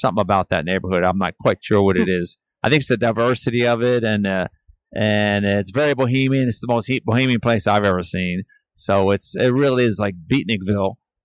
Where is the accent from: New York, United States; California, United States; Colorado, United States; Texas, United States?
New York, United States; but I come from the East Village. It's kind of there's a little tiny neighborhood there where a lot of pop culture trends seem to come from.